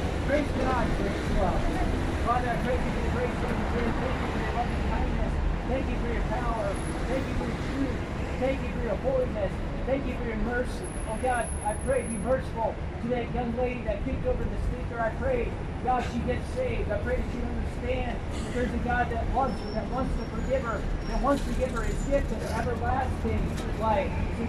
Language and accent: English; United States; accent: American; now in Scotland, United Kingdom; I can tell by your accent that you're American. Well, I feel like a Scot. I identify as a Scot. Well, listen, I am. I do have Scottish nationality in that I have become a citizen of this nation. But I am an American